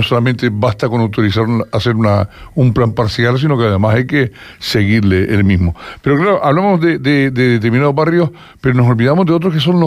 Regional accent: Playa Blanca, Canary Islands, Spain; lógicamente yo soy de Playa Blanca

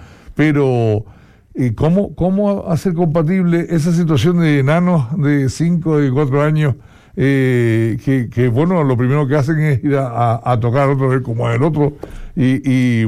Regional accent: Spain; somos latinos, y en este caso, bueno, pues, además somos españoles

